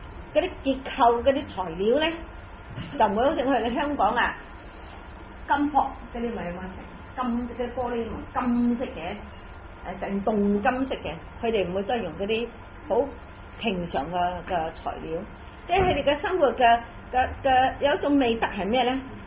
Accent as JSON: {"language": "Cantonese", "country": "China", "said": "所謂我們中國人的文化一路流傳下去了"}